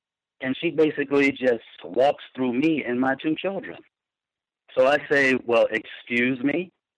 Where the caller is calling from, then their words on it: Delaware, United States; I'm 302 from Delaware.